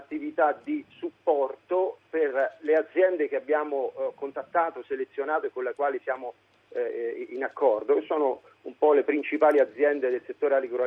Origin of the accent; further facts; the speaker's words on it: Assisi, Umbria, Italy; più che da cittadino umbro, sono di Assisi, evidentemente conosco per esperienza diretta che significa il terremoto